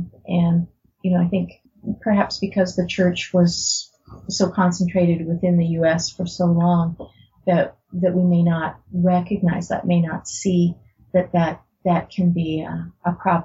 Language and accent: English; Canada; Canadians, as a Canadian, I can say this.